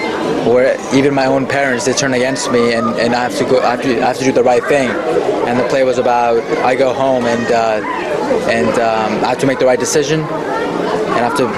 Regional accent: Houston, Texas, United States; we're all from Houston.

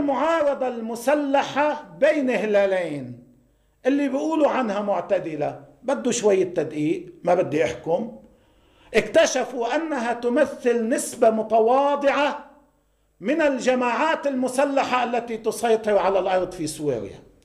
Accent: Lebanon; نجمع كلبنانيين بحسب الظاهر أن لدينا جميعا إرادة جدية بعدم التمديد

